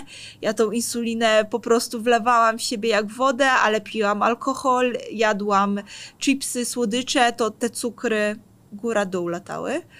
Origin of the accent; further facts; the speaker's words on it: Warmian-Masurian Voivodeship, Poland; No ja pochodzę z Mazur, gdzie w moim miasteczku są 2 jeziora